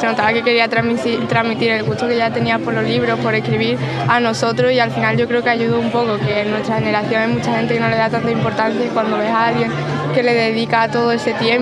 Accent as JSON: {"language": "Spanish", "town": "Santiponce", "region": "Andalusia", "country": "Spain", "said": "Y somos de Santi Ponce"}